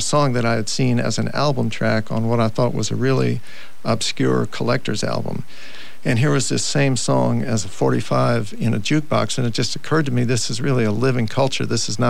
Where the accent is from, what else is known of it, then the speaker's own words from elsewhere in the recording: Cincinnati, Ohio, United States; more popular in Europe than they are where I grew up in Cincinnati.